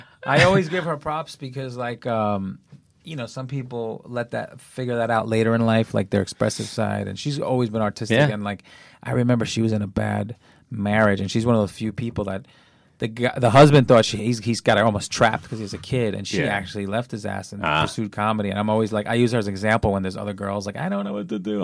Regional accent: Brooklyn, New York, United States; I'm Colombian from Brooklyn.

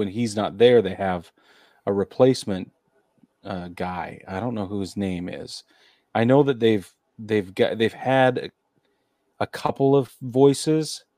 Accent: New York, United States; broadcasting for 64 years as a little boy growing up in New York as a Yankees fan.

